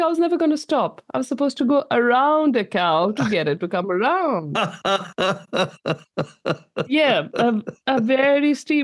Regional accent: Delhi, India; now in Waikato, New Zealand; So I come from Delhi, where the temperature was hitting 50 degrees at that point in time.

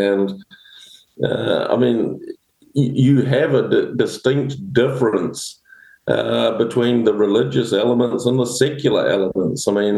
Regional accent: New Zealand; as a Kiwi, I can relate totally to how they do it.

